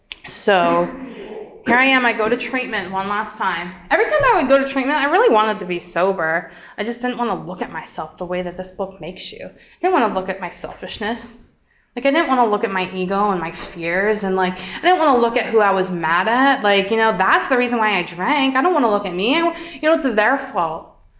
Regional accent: Bloomsburg, Pennsylvania, United States; I thought I drank because I'm from Bloomsburg

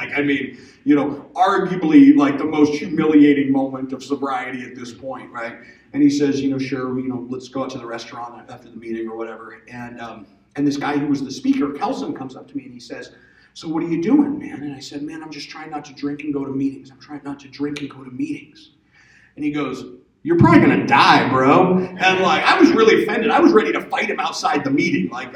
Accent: Texas, United States; I'm a big boy. I come up from Texas. I love barbecue brisket.

